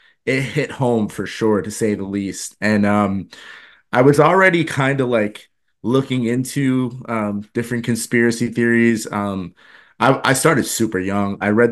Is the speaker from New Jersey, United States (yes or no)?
yes; West Caldwell, New Jersey, United States; My story starts in a small town in New Jersey called West Caldwell, New Jersey. I'm from the East Coast. I lived about 20 minutes from New York City.